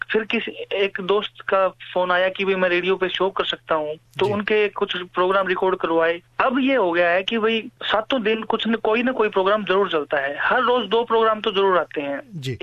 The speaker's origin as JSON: {"language": "Hindi", "region": "Haryana", "country": "India", "said": "हम हरियाणा से हैं"}